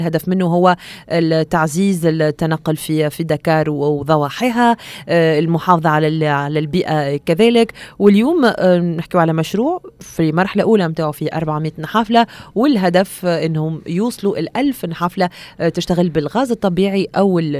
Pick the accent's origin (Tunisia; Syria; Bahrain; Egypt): Tunisia; اي عندنا في تونس راه شركه تخدم بالموتورات